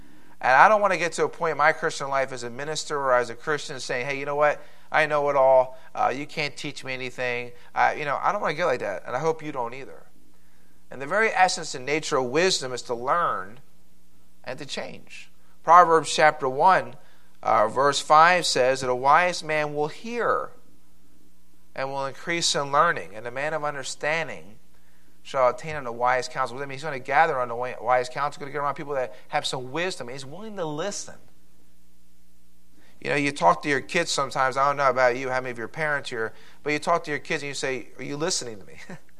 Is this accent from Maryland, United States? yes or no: no; Philadelphia, Pennsylvania, United States; I'm from the East Coast. We're loud, kind of obnoxious. I'm sorry. Don't hold it against me. Amen? For being from Philadelphia.